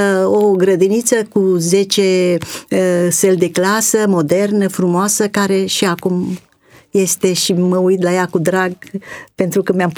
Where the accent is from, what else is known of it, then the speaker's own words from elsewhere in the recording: Rebra, Bistrița-Năsăud, Romania; moved away; vin din Bistrița Năsăud, de lângă Năsăud, din comuna Rebra, iar în 1975 am fost adoptată de Ținutul Dobrogea și de atunci sunt dobrogeancă.